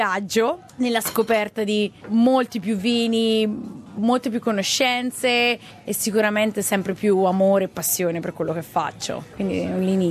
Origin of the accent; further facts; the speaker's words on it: Marche, Italy; now in Australia; Forse ho imparato più sul vino italiano qui in Australia che quando ero in Italia, perché quando ero in Italia si vendeva solo vino marchigiano